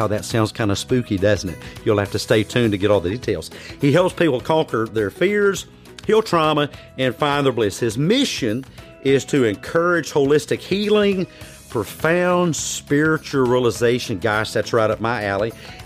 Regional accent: the South, United States; accent: Southern; You might have noticed I have a bit of a Southern accent

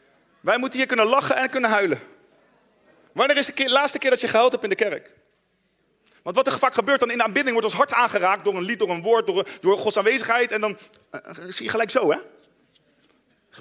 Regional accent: Netherlands; Ik heb geleerd, en ik ben een Nederlander, maar ik heb geleerd gewoon het te laten gaan.

